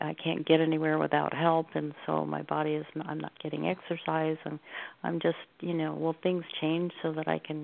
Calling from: Oregon, United States; I'm calling from Oregon.

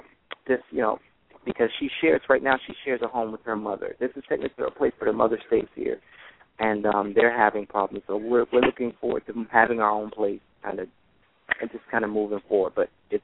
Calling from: Florida, United States; I'm calling from Florida.

